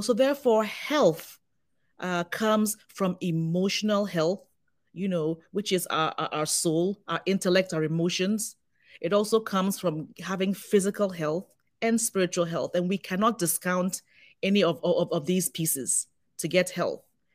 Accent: Ghana; growing up in Ghana

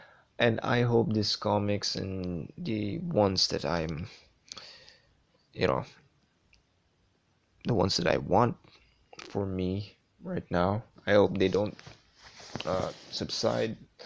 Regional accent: Philippines; I'm still geographically illiterate, considering I'm a Filipino and I should know at least what Ilocos is.

